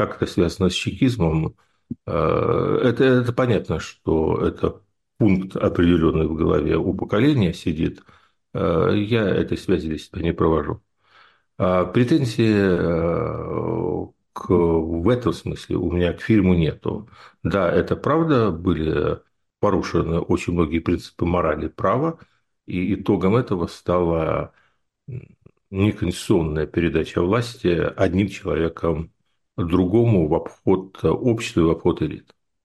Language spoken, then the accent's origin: Russian; Kyiv, Ukraine; Я на эту историю смотрю не как киевлянин, а как политический философ.